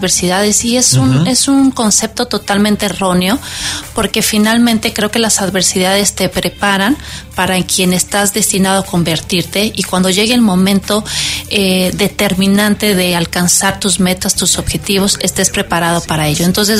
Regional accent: Mexico; el nado sincronizado ha sido ya una de las disciplinas que volteamos a ver como mexicanos.

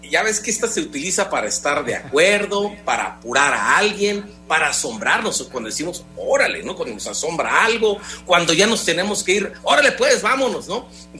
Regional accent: Mexico; nos identifican y nos caracterizan como a mexicanos como nadie en el mundo de los hispanoparlantes

